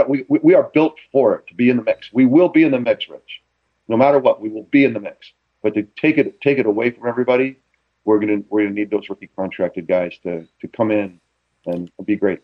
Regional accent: Connecticut, United States; it reminded me when I was growing up in Connecticut.

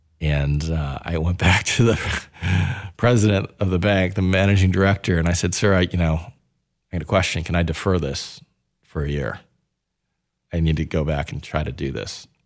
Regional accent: New York, United States; I'm from New York.

